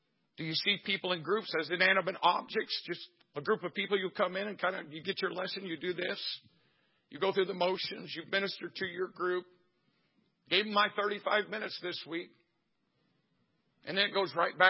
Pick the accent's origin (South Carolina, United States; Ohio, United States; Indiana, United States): Indiana, United States; Jasonville; I'm from Jasonville, Indiana, folks. 1,900 people. We got one stoplight.